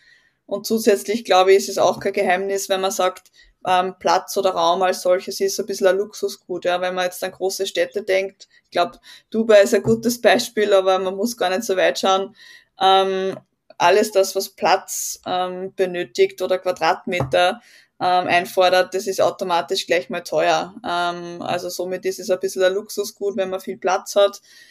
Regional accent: Linz, Upper Austria, Austria; ich komme aus Linz in Oberösterreich

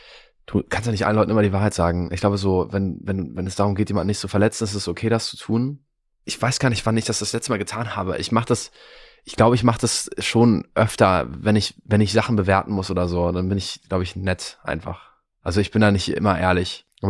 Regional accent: Cologne, North Rhine-Westphalia, Germany; moved away as an adult; Nee, ich komme aus Köln eigentlich.

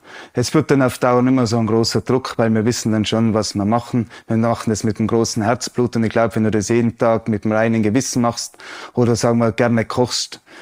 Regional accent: Austria; wie die Zeugnisvergabe für die Küche bei uns in Österreich

